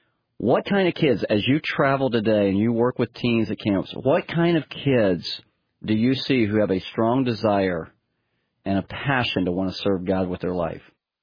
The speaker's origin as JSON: {"language": "English", "region": "Oklahoma", "country": "United States", "tie": "born or raised there", "said": "I grew up in Oklahoma"}